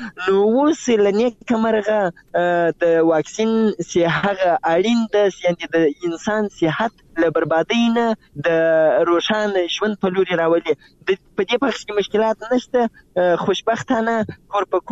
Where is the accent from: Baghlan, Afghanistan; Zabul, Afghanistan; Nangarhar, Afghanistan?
Zabul, Afghanistan; زه د زابل یم او پرون له زابل نه بل ورځ راځم تقریبا